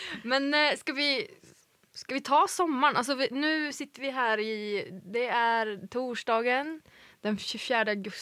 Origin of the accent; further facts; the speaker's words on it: Falköping, Västra Götaland County, Sweden; jag är från Falköping som ligger precis bredvid Skara. Och jag har faktiskt gått gymnasiet i Skara, musik- och produktionlinje.